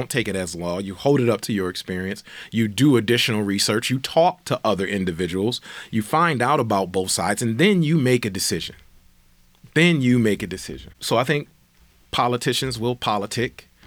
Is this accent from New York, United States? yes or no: yes; Buffalo, New York, United States; So I was born in Buffalo. I lived in the university part of the east side, Kensington Bailey area.